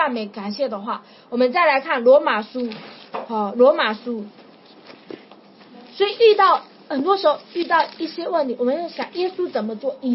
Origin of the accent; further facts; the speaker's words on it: China; 那我是中国人，我又听得懂。